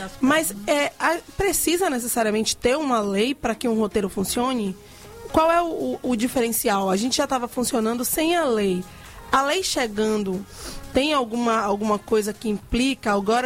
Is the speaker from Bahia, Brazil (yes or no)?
yes; Salvador, Bahia, Brazil; Para que ela vai ser útil para mim, como soteropolitana, para utilizar essa lei no dia a dia.